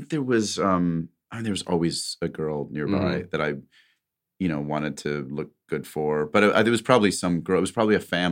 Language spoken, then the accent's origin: English; St. Louis, Missouri, United States; now in Arizona, United States; And I'm from St. Louis, but I'm a Louis or Louis?